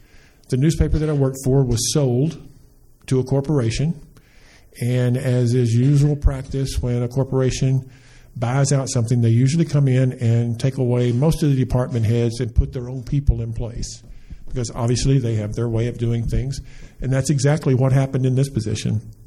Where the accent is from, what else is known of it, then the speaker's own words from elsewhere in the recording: Texas, United States; For those of you that don't know, many of you do, I was raised in Texas. I spent, 18 years getting an education, graduated from high school there